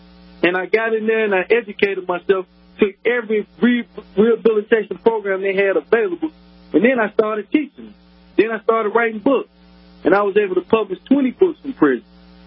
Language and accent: English; Charlotte, North Carolina, United States; I grew up in Charlotte, North Carolina.